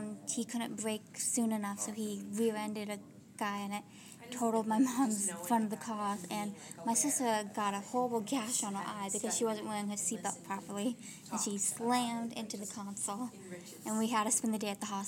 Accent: Spokane, Washington, United States; born there; now in Anchorage, United States; I was born in Spokane, Washington, because my parents were stationed at Fairchild Air Force Base, and I've moved around a lot, but now I live in Anchorage, Alaska.

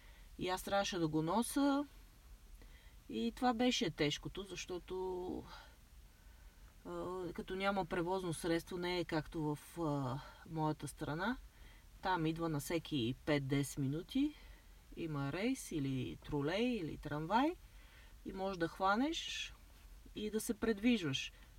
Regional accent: Sofia, Sofia City, Bulgaria; И там съм пораснала и аз съм много се гордея с това, че съм израснала в София. Аз съм се вода като столичанка.

